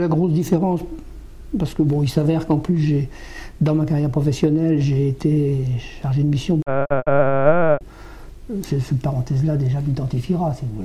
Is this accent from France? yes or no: yes; Normandy, France; now in Orléans, France; Et nous venions de Seine-Maritime. Puisque moi je suis originaire de Seine-Maritime et nous avions fait nos études à Rouen, Mont-Saint-Aignan, et après nous sommes arrivés ici, nous sommes installés à Saint-Marceau. Et puis en 82, on a acheté cette maison et on s'est installé ici